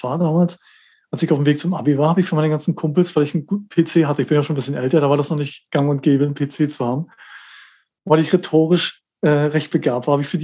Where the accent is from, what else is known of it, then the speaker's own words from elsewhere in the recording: East Germany, Germany; Ich ein Kind des Ostens